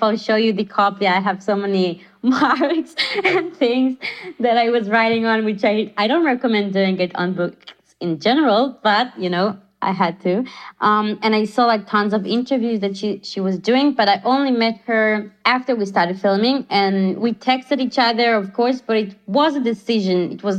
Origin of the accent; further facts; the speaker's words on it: Israel; the fact that I am from Israel